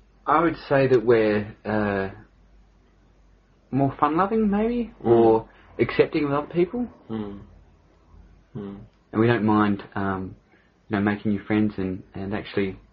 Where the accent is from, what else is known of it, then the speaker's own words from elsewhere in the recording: Brisbane, Queensland, Australia; I had my teenage years in Brisbane, growing up in Brisbane.